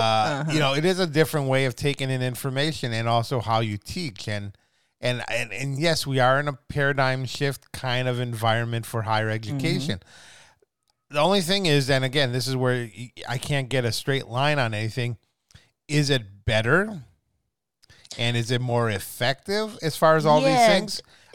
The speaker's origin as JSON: {"language": "English", "region": "Midwest", "country": "United States", "tie": "born or raised there", "said": "You know, growing up in the Midwest, no, I don't."}